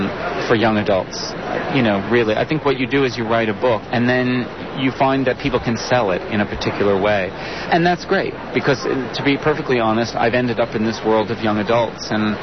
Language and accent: English; New Jersey, United States